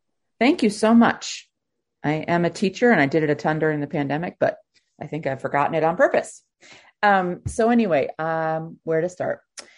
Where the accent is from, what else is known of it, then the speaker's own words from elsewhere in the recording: New York, United States; I grew up in New York State, so Pennsylvania. Then I moved to Minnesota, and then I moved to back to New York, and then I moved to South Carolina.